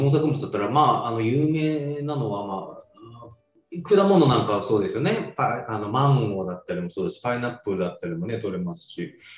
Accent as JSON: {"language": "Japanese", "region": "Tohoku", "country": "Japan", "tie": "born there", "said": "僕はもともと東北生まれなんで"}